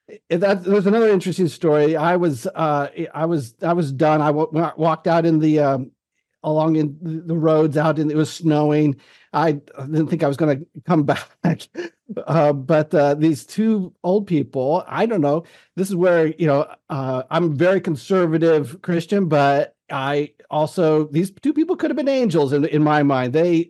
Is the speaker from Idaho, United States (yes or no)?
yes; Idaho, United States; I grew up in Idaho, grew up in a mainline church and really just, was an American